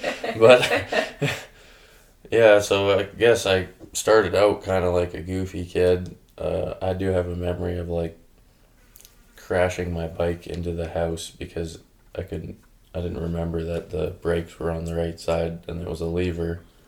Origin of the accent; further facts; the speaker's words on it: High River, Alberta, Canada; also born or lived in Airdrie; Well, I spent most of my life here in Hard River. So, originally, when I was about 4, I think, we moved from Airdrie, my family and I, to Hard River.